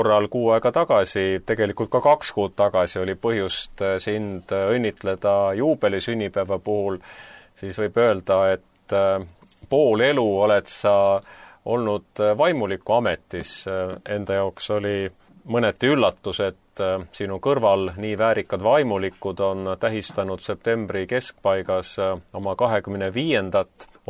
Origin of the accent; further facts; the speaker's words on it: Saare County, Estonia; Mina olen saatejuhi rollis Saaremalt